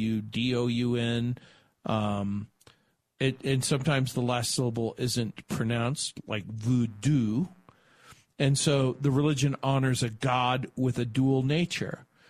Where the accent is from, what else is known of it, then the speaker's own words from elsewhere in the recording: New Orleans, Louisiana, United States; born there; I was born in New Orleans, and voodoo is popular in Louisiana and the Caribbean and Haiti and New York.